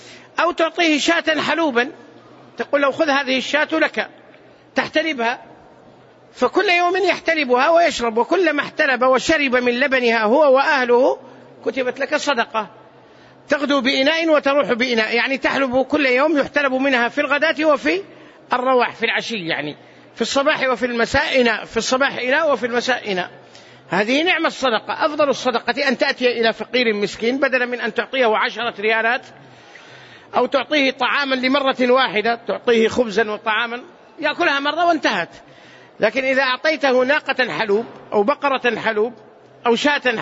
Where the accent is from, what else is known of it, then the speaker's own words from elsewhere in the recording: Hejaz, Saudi Arabia; يكثر هذا الشجر عندنا في الحجاز،